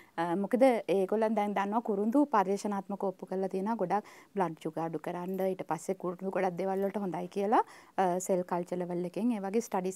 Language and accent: Sinhala; Kandy, Central Province, Sri Lanka; මම ගම නුවර, මගේ මං ඉපදුනේ නුවර, ඉස්කෝලේ ගිය ඔක්කොම කරේ නුවර.